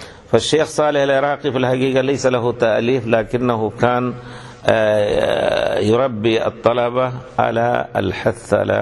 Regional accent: India; أحبنا بمجرد ما عرفنا أننا جينا من الهند

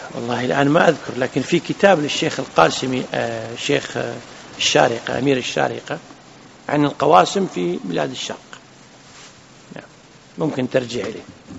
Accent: Kuwait; لكن درس في المباركية عندنا في الكويت

